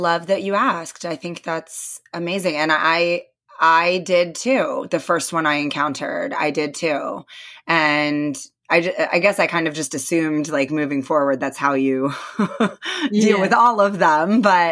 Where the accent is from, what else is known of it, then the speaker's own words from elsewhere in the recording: United States; Like, I've never done it before. I'm an American.